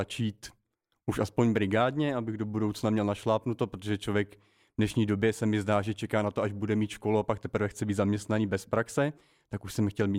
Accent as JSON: {"language": "Czech", "town": "Čechtice", "region": "Central Bohemian Region", "country": "Czechia", "said": "Já pocházím z Čechtic."}